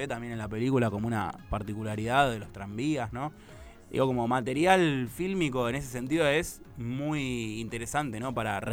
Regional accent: Argentina; mi tierra la Argentina.

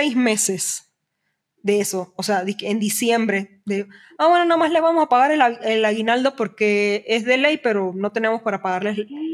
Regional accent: Panama; now in Mexico; Soy panameña, llevo ya casi 9 años acá en México.

